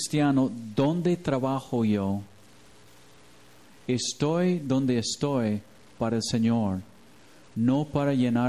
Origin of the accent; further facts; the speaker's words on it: Mexico; nosotros como somos mexicanos